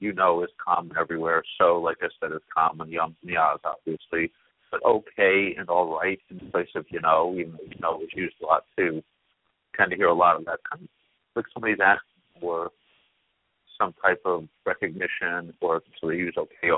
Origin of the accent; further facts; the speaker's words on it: Texas, United States; accent: Texas; Well, that was my Texas accent, since it's pretty long and drawn out.